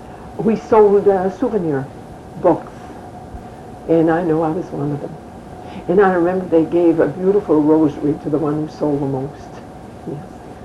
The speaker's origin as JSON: {"language": "English", "town": "St. Agathe", "region": "Manitoba", "country": "Canada", "tie": "born there", "said": "I was born in St. Agathe. My folks moved to Edmonton. And all of us, we all went to St. Agathe, every one of us."}